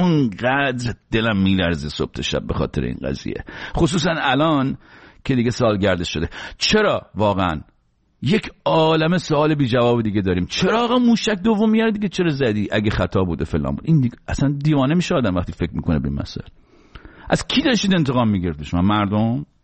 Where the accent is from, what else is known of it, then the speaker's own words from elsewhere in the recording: Iran; ما چه گناهی کردیم ایرانی شدیم تو اون کشور دنیا آمدیم؟